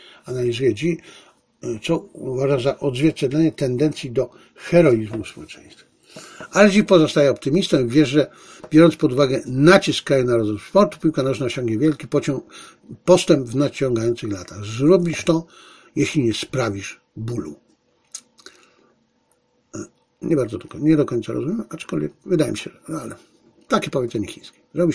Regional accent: Zabrze, Silesian Voivodeship, Poland; ja urodziłem się w Zabrzu i wprawdzie nigdy w życiu nie byłem na stadionie

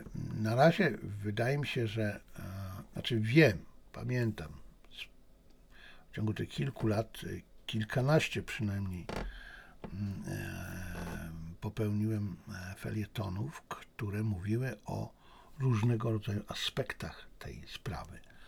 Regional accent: China; bo sam jestem Chińczykiem

